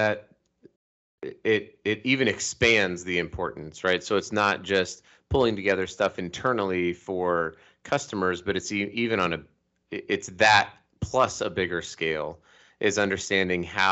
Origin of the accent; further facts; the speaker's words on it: Colorado, United States; now in Salt Lake City, United States; But I was raised in Colorado, and I live in Salt Lake City, so that's cool.